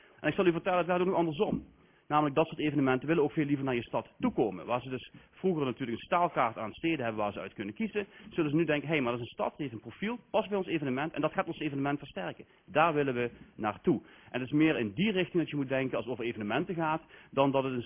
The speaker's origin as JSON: {"language": "Dutch", "town": "Heerlen", "region": "Limburg", "country": "Netherlands", "said": "Dat heb ik bijna niet kunnen missen als Heerlenaar, misschien kan ik wel zeggen als Nederlander."}